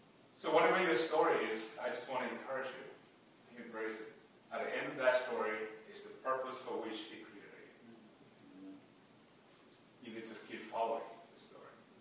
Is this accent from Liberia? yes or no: yes; Liberia; I was born in Liberia, and my parents, he chose my parents as well. I never chose that. My mom never went to school. They were never Christian. Grew up there in Africa, economic situation, civil war, refugee life.